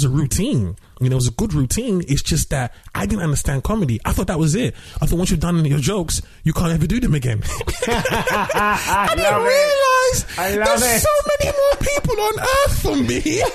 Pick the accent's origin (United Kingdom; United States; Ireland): United Kingdom; London; growing up in London as a Nigerian.